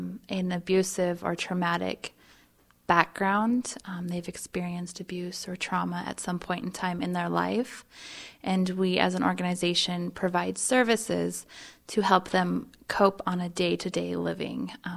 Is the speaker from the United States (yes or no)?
yes; Livingston, Montana, United States; I grew up in Livingston, Montana.